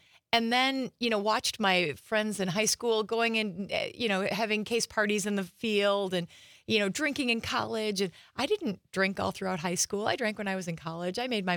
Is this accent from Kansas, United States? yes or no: no; Kaukauna, Wisconsin, United States; I grew up here in Kaukauna, so just south of here.